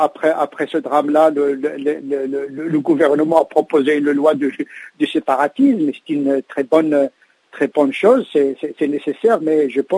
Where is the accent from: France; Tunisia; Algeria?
France; dans le monde et ici chez nous en France